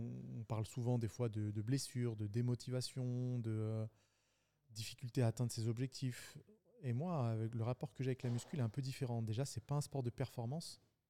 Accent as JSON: {"language": "French", "town": "Lyon", "region": "Auvergne-Rhône-Alpes", "country": "France", "tie": "born or raised there", "said": "Lyonnais de pure souche. Je suis né à Lyon, alors j'ai passé quelques années à Saint-Étienne pour mes études d'art plastique, mais sinon non, j'ai toujours été à Lyon."}